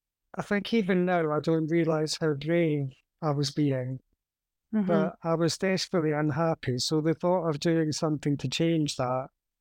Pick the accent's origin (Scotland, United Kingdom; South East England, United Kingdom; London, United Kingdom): Scotland, United Kingdom; Glasgow; I was from Glasgow, although we knew each other in Edinburgh, I had grown up in Glasgow